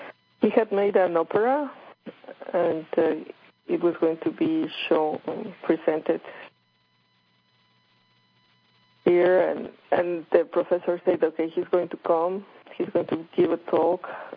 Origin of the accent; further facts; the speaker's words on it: Mexico; And I'm like, yes, I'm from Mexico.